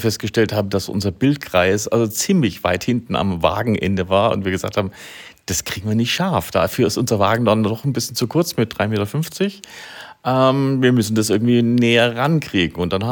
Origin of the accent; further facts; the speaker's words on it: Reutlingen, Baden-Württemberg, Germany; aus Reutlingen.